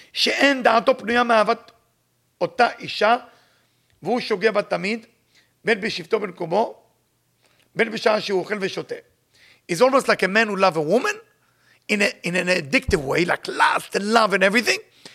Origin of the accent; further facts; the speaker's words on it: Israel; English is a second language; saw that I'm a little Israeli with my accent. I have yarmulke under my head.